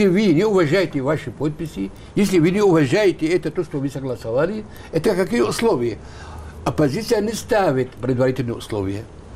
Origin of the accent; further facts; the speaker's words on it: Aleppo, Aleppo Governorate, Syria; Я сам из Алеппо.